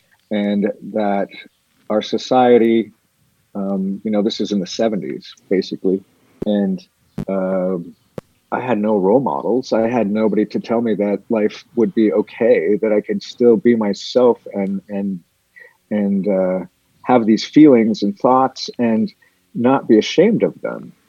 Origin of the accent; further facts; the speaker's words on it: Twin Bridges, Montana, United States; No, I grew up in Twin Bridges, Montana, in a class of 20, pretty much kindergarten through high school.